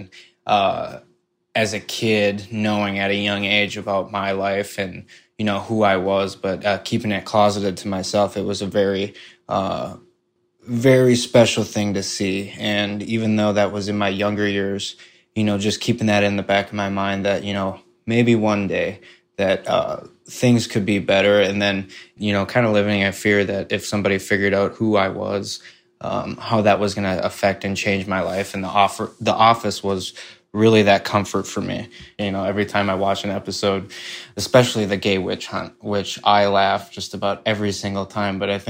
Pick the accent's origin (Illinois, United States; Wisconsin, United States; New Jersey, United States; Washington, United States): Wisconsin, United States; Eau Claire; I'm from Eau Claire, Wisconsin